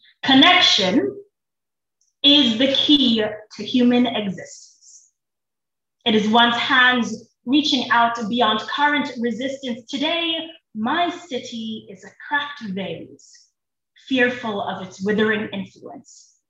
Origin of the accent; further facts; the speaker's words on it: South Africa; I grew up in South Africa, so we use British English